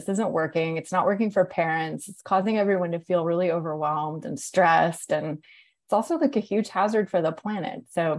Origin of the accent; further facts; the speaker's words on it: Atlanta, Georgia, United States; But when I moved to Atlanta, which is my hometown, I ended up getting a job at Carter's